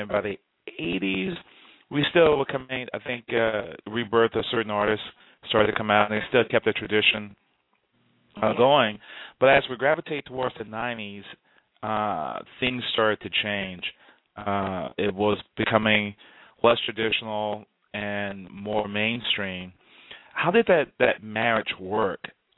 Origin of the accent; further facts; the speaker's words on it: Houston, Texas, United States; I grew up on Hee Haw and … and, you know, here in Texas. And, you know, we had in Houston all types of different country music. I mean, we were in the heart of the South, rather.